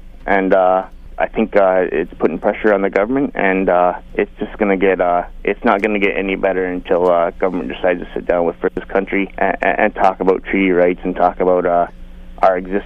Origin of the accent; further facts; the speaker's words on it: Ontario, Canada; I'm from Pananaga Mohawk Territory